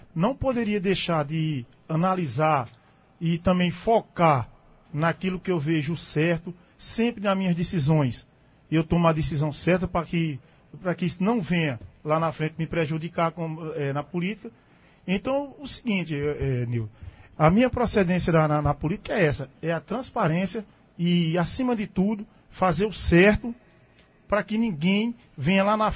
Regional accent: Carnaíba, Pernambuco, Brazil; Eu sou de Carnaíba, do bairro da Caixa d'Água.

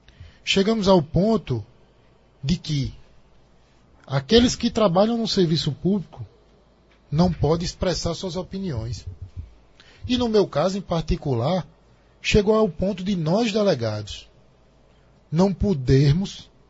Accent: Guarabira, Paraíba, Brazil; Guarabira, Paraíba. E com 24 anos enfrentei logo uma cidade como Recife.

